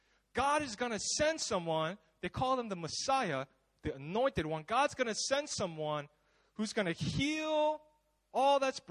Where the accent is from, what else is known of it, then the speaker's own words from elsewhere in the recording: United States; now in Sydney, Australia; especially here in Sydney, you know, I grew up in America, and so Christmas time was always cold, there was snow